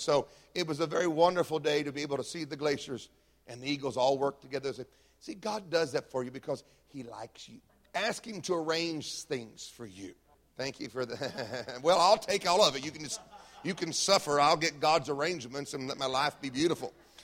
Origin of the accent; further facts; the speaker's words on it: the Carolinas, United States; grew up on the farms. My cousin raises 50,000 chickens at a time. You probably ate some of them. So we come from the Carolinas, okay?